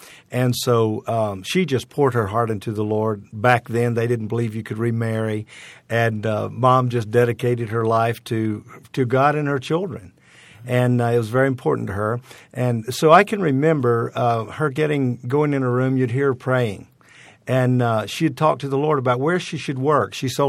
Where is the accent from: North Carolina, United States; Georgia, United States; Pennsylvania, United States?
North Carolina, United States; Roanoke Island; we grew up there on Roanoke Island, and so I was in a little Pentecostal church, only two churches, the Methodist Church and the Assembly of God Church in my community. And I grew up in the Pentecostal church, the Assembly of God Church.